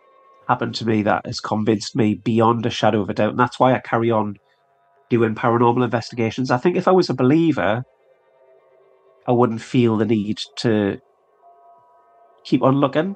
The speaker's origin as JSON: {"language": "English", "region": "North East England", "country": "United Kingdom", "tie": "born there", "said": "I was born in Northumberland and I live just outside of Northumberland now. It's a beautiful county. It's the most remote county in England as well."}